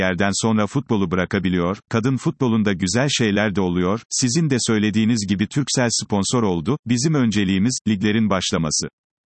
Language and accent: Turkish; Trabzon, Turkey; now in Bursa, Turkey; Trabzonluyum, yaklaşık 35 yıldır Bursa'da yaşıyorum